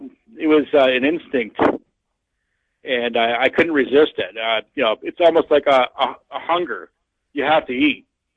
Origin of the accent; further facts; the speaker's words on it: Canada; when it comes to being Canadian